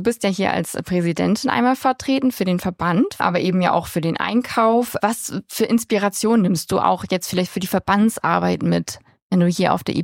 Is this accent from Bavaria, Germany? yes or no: no; Bremen, Germany; ich komme ja aus Bremen und arbeite in Oldenburg